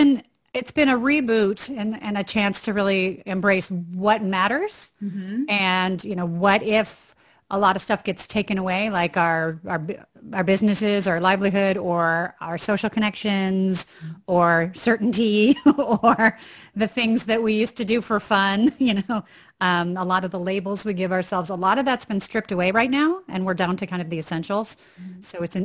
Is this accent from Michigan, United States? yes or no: no; Chicago, Illinois, United States; Well, I've been acting since I was 9 years old. That was my passion growing up in Chicago